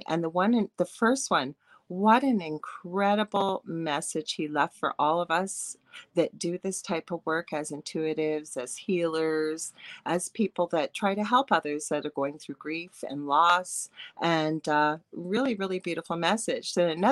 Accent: Canada; I'm a Canadian psychic medium, a crystal and Reiki energy healer

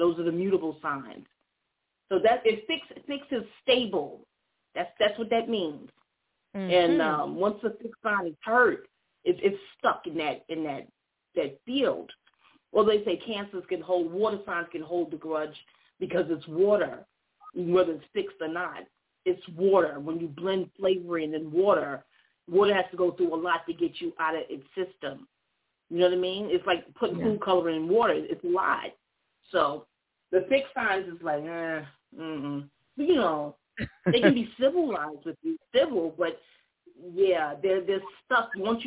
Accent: New York, United States; I'm from New York. Y'all in my hometown.

